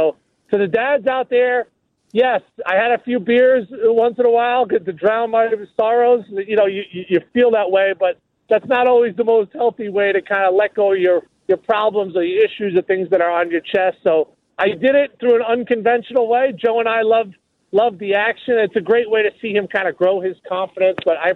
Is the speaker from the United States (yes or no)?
no; Ireland; I'm an Irish guy, so I don't really know how to express my feelings or emotions